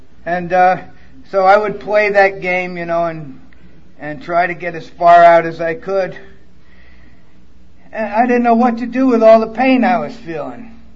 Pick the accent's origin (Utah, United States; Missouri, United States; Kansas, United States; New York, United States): New York, United States; Brooklyn; I'm from Brooklyn.